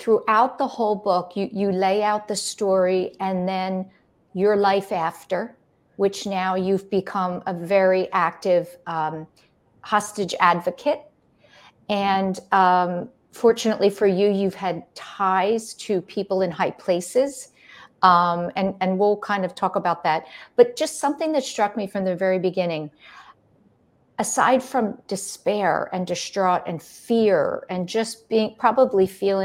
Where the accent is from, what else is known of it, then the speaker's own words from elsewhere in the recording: United States; I was born and raised here in America.